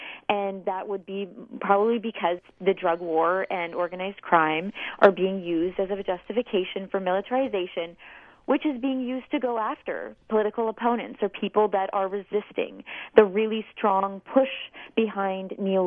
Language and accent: English; Canada; for me as a Canadian and for Americans as well, it's very alarming